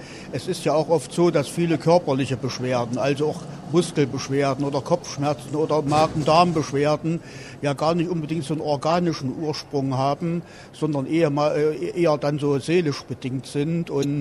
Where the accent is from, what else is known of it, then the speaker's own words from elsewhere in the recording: Thuringia, Germany; Also wie gesagt, ich komme aus dem Landkreis Saalfeld-Rudolstadt.